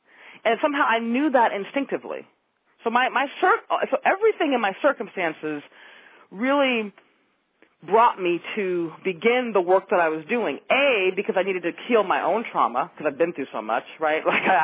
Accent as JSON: {"language": "English", "region": "California", "country": "United States", "tie": "born or raised there", "said": "I grew up in the Bay Area"}